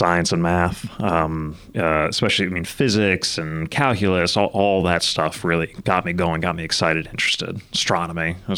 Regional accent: Nashville, Tennessee, United States; I grew up here in Nashville. I was a native, born and raised, went away to school, and ended up coming back.

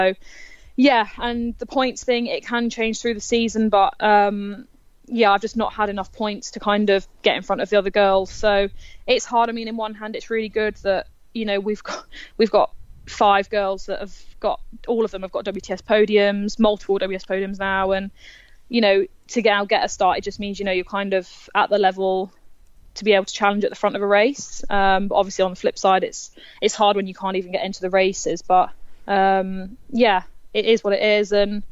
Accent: United Kingdom; and being British and, you know, and the incredible girls we have on the squad

